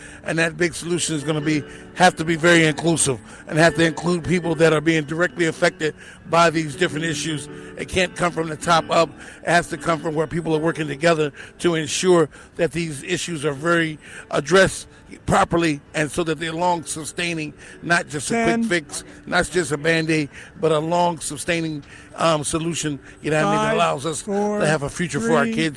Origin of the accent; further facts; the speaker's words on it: Philadelphia, Pennsylvania, United States; I'm from Philadelphia